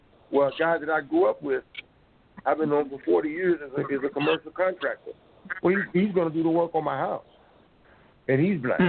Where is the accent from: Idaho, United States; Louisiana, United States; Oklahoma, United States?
Oklahoma, United States; Tulsa; I'm from Tulsa, Oklahoma. I'm actually the grandson of a survivor.